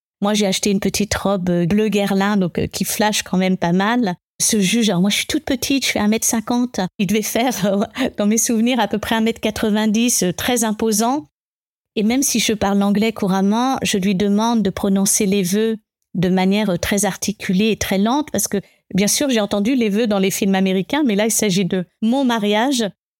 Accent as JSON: {"language": "French", "region": "Île-de-France", "country": "France", "tie": "born or raised there", "also_born_or_lived": "England / Germany", "moved": "yes", "said": "J'ai grandi dans cette banlieue parisienne. J'ai quitté la France pour aller en Angleterre, en Allemagne."}